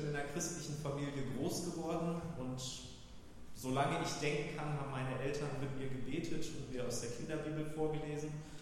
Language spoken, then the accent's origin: German; Leer, Lower Saxony, Germany; also born or lived in Münster; now in Hanover, Germany; Ich bin in Münster geboren und dann in Leer in Ostfriesland aufgewachsen. Aber wir sind jetzt seit Oktober letzten Jahres hier in Hannover.